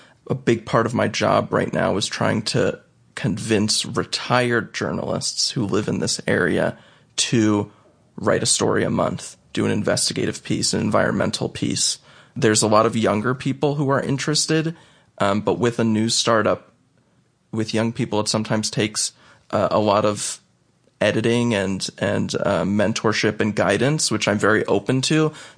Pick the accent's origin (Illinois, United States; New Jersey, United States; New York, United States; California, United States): New Jersey, United States; Kinnelon; Noah's Noggin was quite controversial in the town that I grew up in Kinnelon, New Jersey, which was a small, very white, conservative town.